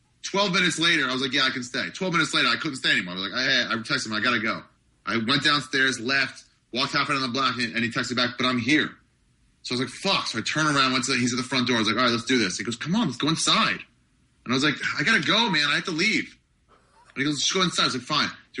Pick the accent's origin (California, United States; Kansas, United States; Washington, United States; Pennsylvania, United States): California, United States; Los Angeles; I'm like, I'm from Los Angeles.